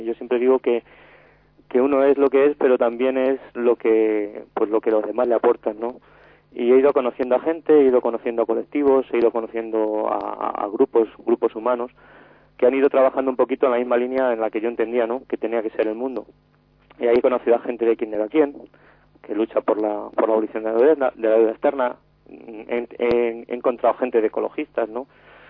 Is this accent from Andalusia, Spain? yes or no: no; Campo de Criptana, Castilla-La Mancha, Spain; Yo soy de Campo de Criptana.